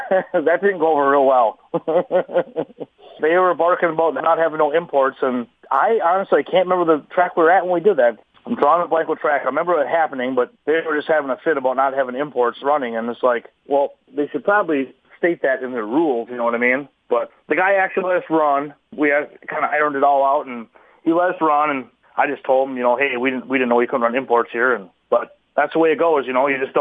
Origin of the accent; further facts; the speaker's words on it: La Crosse, Wisconsin, United States; I just told him, I said, we're from La Crosse.